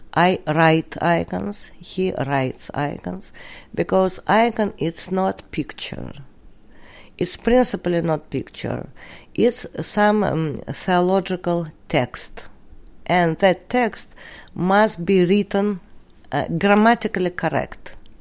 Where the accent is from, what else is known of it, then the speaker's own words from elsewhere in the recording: Moscow, Russia; English is a second language; moved away as an adult; now in United States; We came here in the United States as a political refugee. I was born in Russia. I grew up in Moscow.